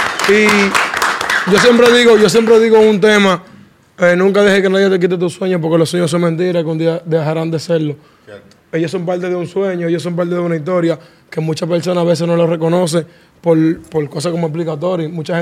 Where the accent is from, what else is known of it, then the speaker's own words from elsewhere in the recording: Santo Domingo, Dominican Republic; now in New York, United States; Nosotros rapeamos de Nueva York. Y venimos de un país, emigramos a este país, emigramos de Santo Domingo.